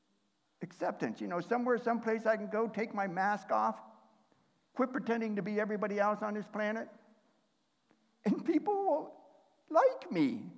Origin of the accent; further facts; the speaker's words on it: Ohio, United States; now in Washington, United States; I grew up in Ohio. Oh, now I just lost half my crowd. Okay, let me give you some background. I live in the Pacific Northwest. The state of Washington is where I live now.